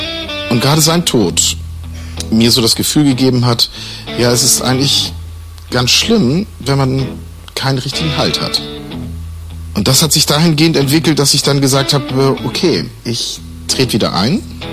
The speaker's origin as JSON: {"language": "German", "region": "Northern Germany", "country": "Germany", "tie": "born or raised there", "said": "Ich komme aus Norddeutschland ursprünglich"}